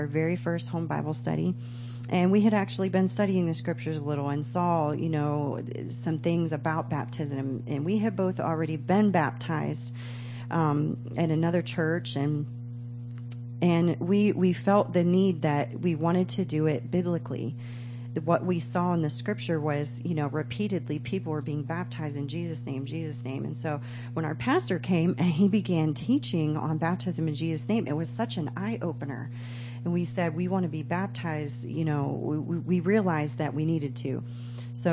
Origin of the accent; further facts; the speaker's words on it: Dover, Ohio, United States; from Dover, Ohio.